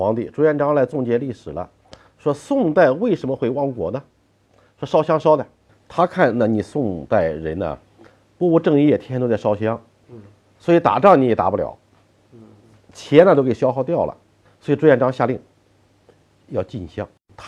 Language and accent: Chinese; China